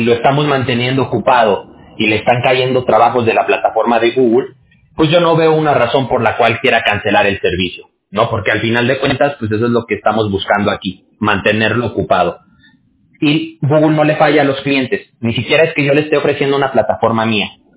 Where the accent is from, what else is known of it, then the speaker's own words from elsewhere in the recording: Aguascalientes, Mexico; Yo también soy mexicano.